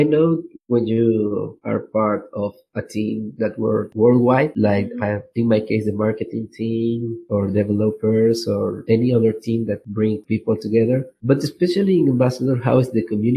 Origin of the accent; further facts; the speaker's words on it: Venezuela; English is a second language; you're from Albania, I'm from Venezuela, and we are talking in English